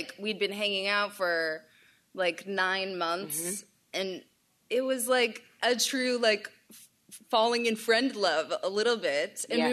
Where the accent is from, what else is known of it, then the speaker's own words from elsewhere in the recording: Minnesota, United States; I'm from Minnesota.